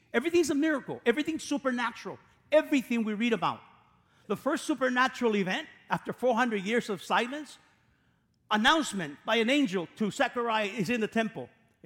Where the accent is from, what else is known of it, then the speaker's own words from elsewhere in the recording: California, United States; Even though I'm from California, I don't know what that is.